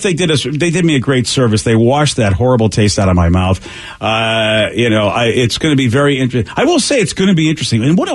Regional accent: Massachusetts, United States; Yeah, well, I get accused of being a Patriots fan because I grew up in Massachusetts.

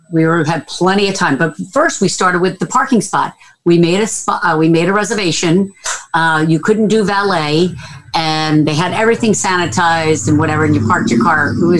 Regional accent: Northeast, United States; We're from the Northeast, so New York and JFK, it's a little difficult to get in and out of there.

